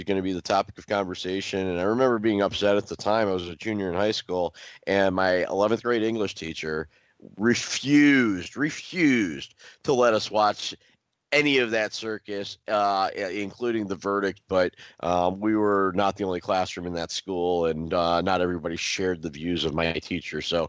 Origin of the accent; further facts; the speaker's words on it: Ohio, United States; You know, it's in my home state. It's down I-77 from Cleveland.